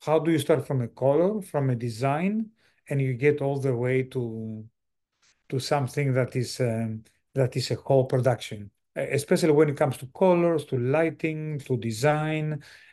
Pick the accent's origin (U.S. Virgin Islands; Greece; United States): Greece; because I grew up in Greece, and in Greece we have the culture of learning a lot of languages. So when we get out of Greece, people can understand us.